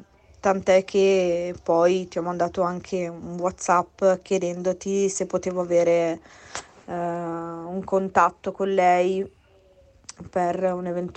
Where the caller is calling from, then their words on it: Lainate, Lombardy, Italy; sono di Lainate.